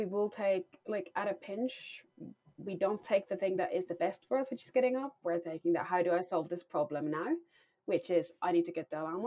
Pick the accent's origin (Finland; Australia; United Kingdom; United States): Finland; So, I grew up in Finland, if I haven't mentioned it enough times, yeah.